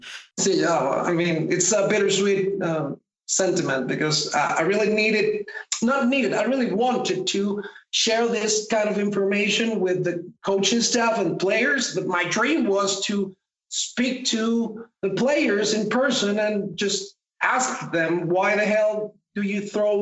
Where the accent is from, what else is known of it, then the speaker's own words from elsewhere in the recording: Puerto La Cruz, Anzoátegui, Venezuela; now in Caracas, Venezuela; Around 9 years ago, I moved to Caracas. I'm from Puerto La Cruz. That's like a coast city here in Venezuela.